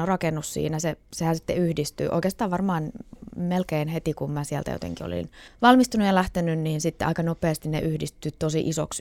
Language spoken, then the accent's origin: Finnish; Vaasa, Ostrobothnia, Finland; Vaasassa mulla on ollut tosi hyvä ja hauska, turvallinen lapsuus. Mä oon kasvanut Asevelikylässä, tai oikeastaan ihan ensimmäiset vuoteni asuin tuossa Vörkkärillä.